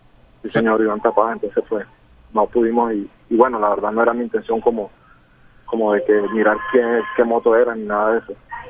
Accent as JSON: {"language": "Spanish", "town": "Barranquilla", "region": "Atlántico", "country": "Colombia", "said": "Nacionales representando a Bogotá, pero soy barranquillero."}